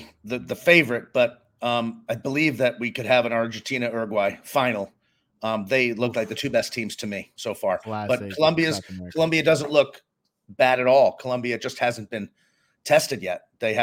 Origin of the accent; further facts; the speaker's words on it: United States; I'm an American and we don't always play FIFA rules when it comes to substitutions.